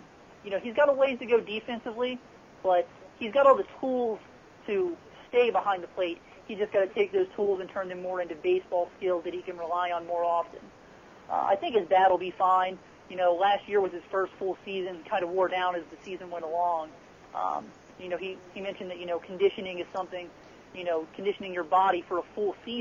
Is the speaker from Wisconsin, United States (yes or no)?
no; Cincinnati, Ohio, United States; born and raised in Cincinnati, loved baseball.